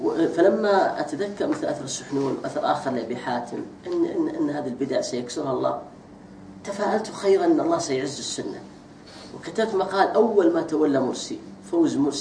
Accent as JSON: {"language": "Arabic", "country": "Saudi Arabia", "said": "بل صار الآن عندنا في السعودية"}